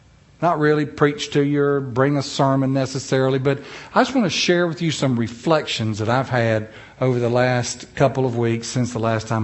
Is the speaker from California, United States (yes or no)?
no; North Carolina, United States; now in South Dakota, United States; Now, I'm from North Carolina. I'm in South Dakota, but I'm the foreigner.